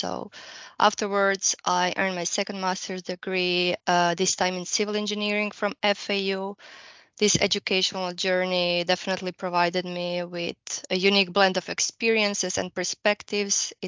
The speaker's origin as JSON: {"language": "English", "country": "Croatia", "tie": "born or raised there", "said": "So as I was growing up in Croatia, I always wanted to be a teacher."}